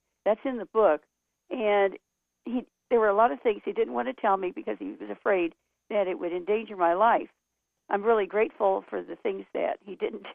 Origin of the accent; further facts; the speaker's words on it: Florida, United States; I came from Florida, and where it's filled with anti-Castro Cubans